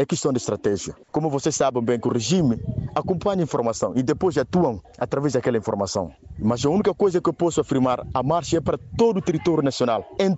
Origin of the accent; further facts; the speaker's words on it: Guinea-Bissau; somos guineenses e temos motivos mais do que suficientes para fazer a manifestação.